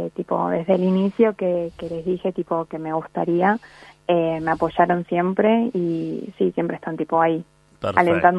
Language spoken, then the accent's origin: Spanish; Buenos Aires Province, Argentina; Soy de Zona Sur.